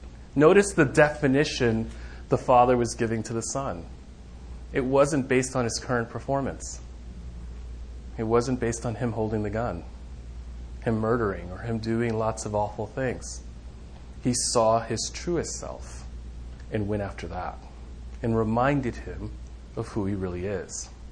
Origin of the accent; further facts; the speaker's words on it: New York, United States; I'm a little crafty. I'm from New York.